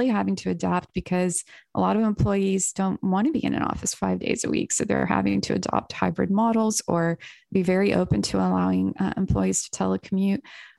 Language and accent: English; North Carolina, United States; now in Austin, United States; I grew up in North Carolina. I live in Austin.